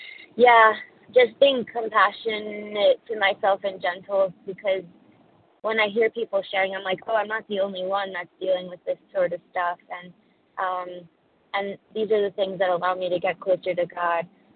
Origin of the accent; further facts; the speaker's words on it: Pennsylvania, United States; now in California, United States; I'm from Pennsylvania. I'm in California.